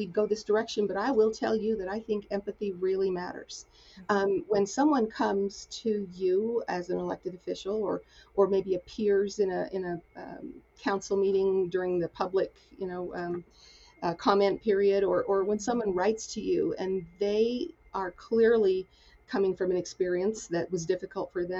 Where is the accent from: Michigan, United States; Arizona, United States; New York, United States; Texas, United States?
Arizona, United States; I claim Arizona as my home state. My family moved around an awful lot when I was little, but Arizona was sort of where I went to junior high and high school, and my mother and sister are still there.